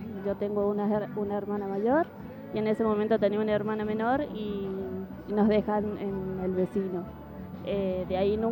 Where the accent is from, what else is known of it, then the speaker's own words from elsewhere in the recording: Buenos Aires, Argentina; Yo soy porteña, mis padres eran sanjuaninos, mi papá Isidro y mi mamá riojana. Se enamoraron, se casaron y se fueron a vivir a Buenos Aires.